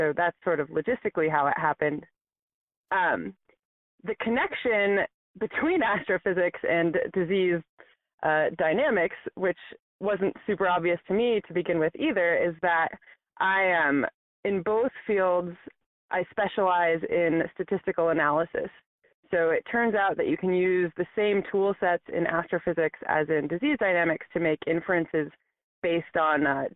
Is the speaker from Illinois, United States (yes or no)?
no; Boulder, Colorado, United States; So I grew up in Boulder, Colorado, which is a super techie, sciencey town.